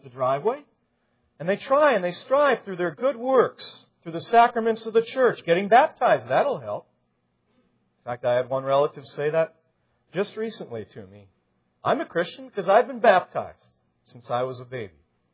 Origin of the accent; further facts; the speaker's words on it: Twin Cities, Minnesota, United States; I remember growing up in the Twin Cities